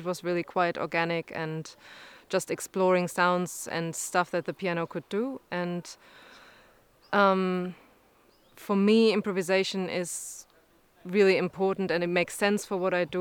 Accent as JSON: {"language": "English", "country": "Germany", "said": "I'm a pianist, and I'm from Germany."}